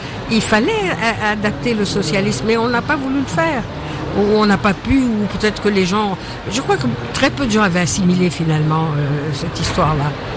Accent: Brazzaville, Republic of the Congo; born there; Bon, moi je suis née à Brazzaville, donc ce qui se passe à Pointe-Noire, à la limite, m'intéresse. Mais je vais dire que ma vie, elle est à Brazza

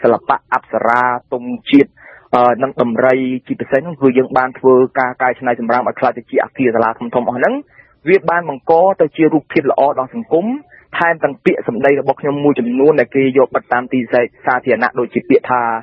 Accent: Battambang, Cambodia; born there; ខ្ញុំពិតជាកើតនៅបាត់ដំបងក៏ប៉ុន្តែប្រទេសកម្ពុជាទាំងមូលវាជាស្រុកកំណើតរបស់ខ្ញុំ

